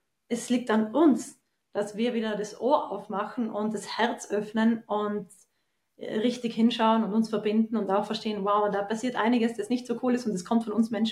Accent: Trentino-Alto Adige, Italy; Also ich bin eine Südtirolerin, ich komme von den Südtiroler Bergen und bin in den Bergen aufgewachsen

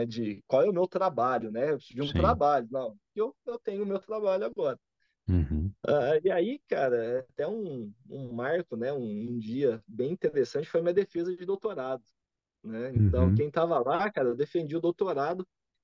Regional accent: Americana, São Paulo, Brazil; now in Uberlândia, Brazil; Eu sou de Americana, cara.

